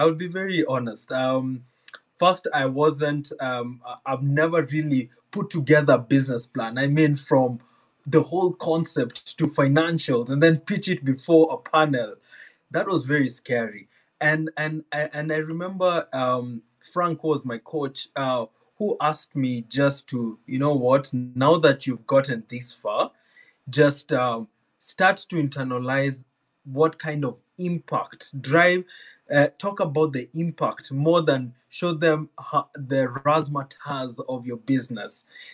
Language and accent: English; Kenya; Kenyans. I'm a Kenyan and I'm a competitor. We do marathon.